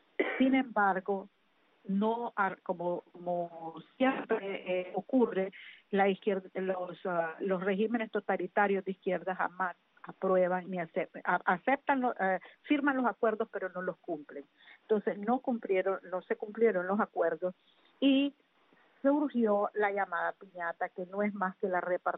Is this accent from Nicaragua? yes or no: yes; Nicaragua; incluso mi pueblo nicaragüense